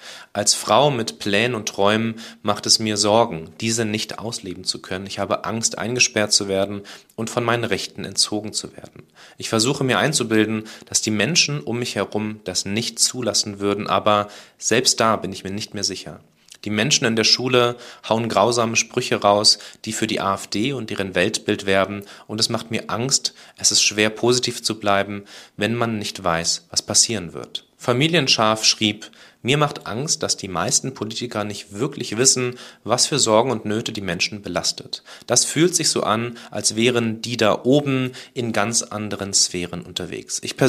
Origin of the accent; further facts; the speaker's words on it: Berlin, Germany; Ich bin ein Wendekind in Berlin aufgewachsen